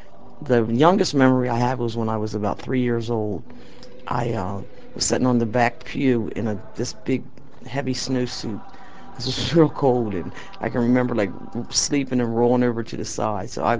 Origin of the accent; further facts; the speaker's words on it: Parksburg, United States; I grew up in Parksburg.